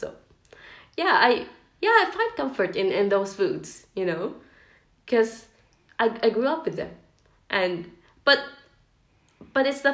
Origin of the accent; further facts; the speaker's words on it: Philippines; Side note, I'm from Philippines.